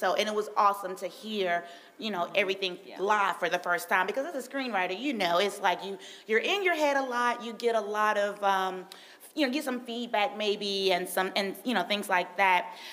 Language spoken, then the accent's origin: English; Atlanta, Georgia, United States; I am an author, actress, screenwriter, producer, and filmmaker. I'm from Atlanta, Georgia. I attended Georgia Southern University, the real GSU.